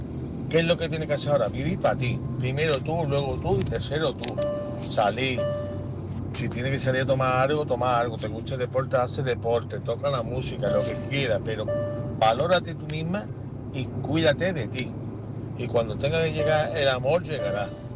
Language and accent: Spanish; Seville, Andalusia, Spain; de Sevilla y quisiera opinar sobre el tema